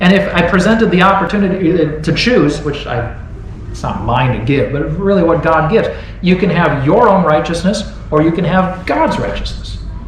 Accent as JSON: {"language": "English", "region": "Wisconsin", "country": "United States", "tie": "born or raised there", "said": "Hey, I grew up with it in Wisconsin. It's not any different up there."}